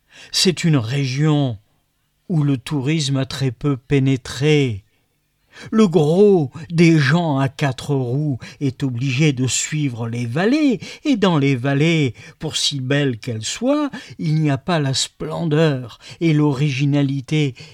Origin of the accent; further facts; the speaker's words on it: Provence-Alpes-Côte d'Azur, France; Chez nous, en Haute-Provence, on cueillait les olives à la main, une à une.